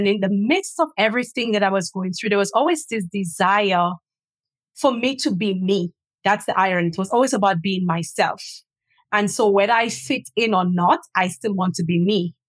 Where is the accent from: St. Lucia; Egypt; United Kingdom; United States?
St. Lucia; also born or lived in Trinidad / Philippines; I grew up in St. Lucia, born and raised, and I am also a citizen of Barbados. I did live in Trinidad, studied and lived in Trinidad for 8 years Then I migrated to the Philippines for 3